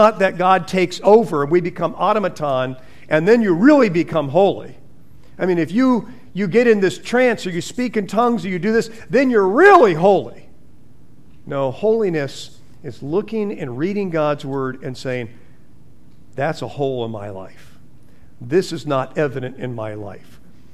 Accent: California, United States; I said, I'm the only normal one here. I'm from California and I'm a Buckeye fan.

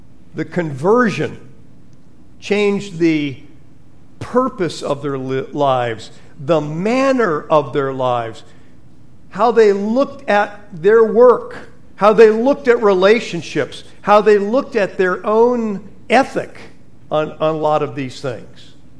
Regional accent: United States; I'm all for being an American, okay?

